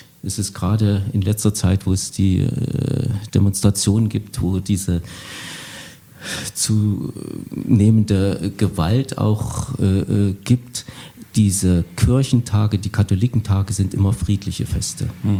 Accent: Bad Langensalza, Thuringia, Germany; Ich sagte ja, ich komme aus Bad Langensalza.

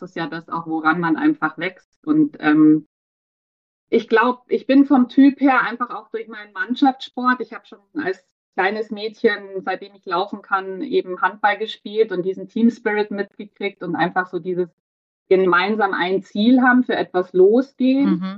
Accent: Munich, Bavaria, Germany; ich bin gebürtige Münchnerin, ein Münchner Kindl und liebe diese Stadt sehr, bin hier aufgewachsen

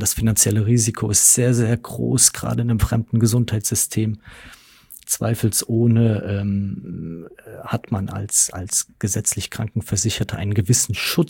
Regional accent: Rhineland-Palatinate, Germany; Ich komme von einem kleinen Dorf. Im Westerwald lebe auch nach wie vor noch in meinem Heimatort.

